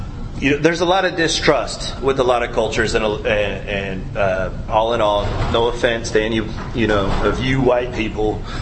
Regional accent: Oklahoma, United States; And I came out here from Oklahoma, got sober in Oklahoma.

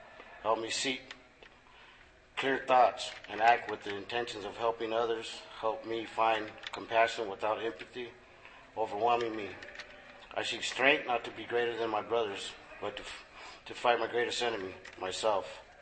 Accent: Arizona, United States; I'm an alcoholic. And I'm from the Paspe Yaqui Reservation.

